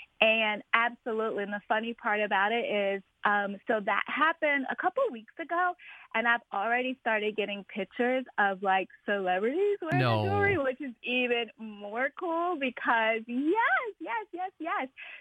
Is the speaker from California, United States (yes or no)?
no; South Carolina, United States; Now, as a young girl growing up in South Carolina, I actually grew up on the coast in Berkeley County, which is in between, if you could imagine, Myrtle Beach and Charleston, 10 miles off the coast